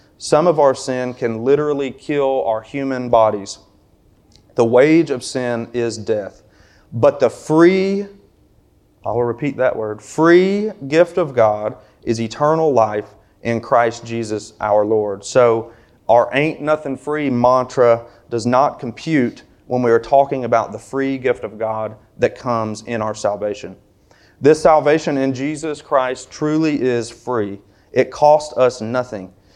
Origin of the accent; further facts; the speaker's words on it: the South, United States; but we're from the South, so you can't just get to the point.